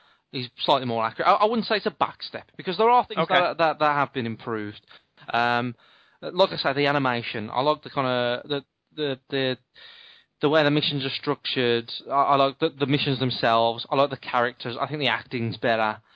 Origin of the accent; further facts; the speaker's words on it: United Kingdom; As a British person, I don't know too much about who all these people are.